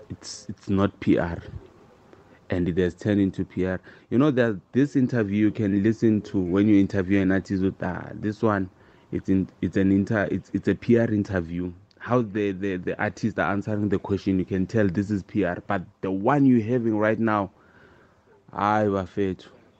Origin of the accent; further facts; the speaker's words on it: Tembisa, Gauteng, South Africa; I'm from Tembisa.